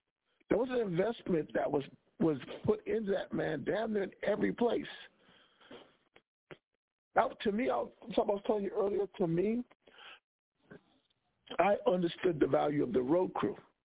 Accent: Albuquerque, New Mexico, United States; I was from Albuquerque. In the 90s, it was like I was in Albuquerque until about 94.

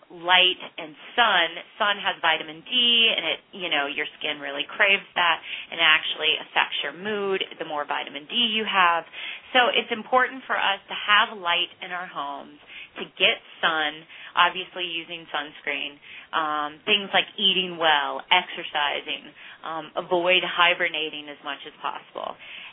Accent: North Carolina, United States; I'm from North Carolina and I moved to, you know, the busiest city in the world with the most people.

